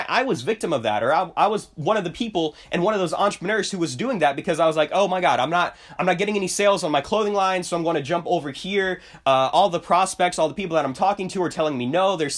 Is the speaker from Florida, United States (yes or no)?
yes; Florida, United States; I'm from Florida. I'm not used to that elevation.